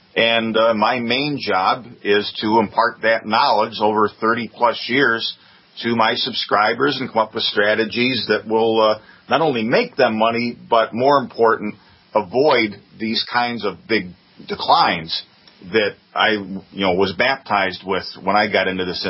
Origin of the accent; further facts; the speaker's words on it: Binghamton, New York, United States; a regional financial planning firm where I grew up in Binghamton, New York, Dean.